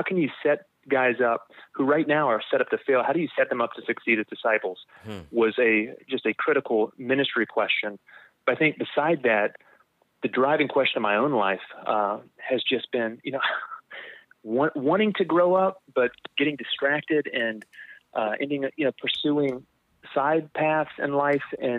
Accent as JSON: {"language": "English", "town": "Covington", "region": "Louisiana", "country": "United States", "tie": "born or raised there", "also_born_or_lived": "United Kingdom", "said": "Yeah, so I grew up in South Louisiana. That's my home outside New Orleans, town Covington. For about 10 years, I was in the UK as a pastor."}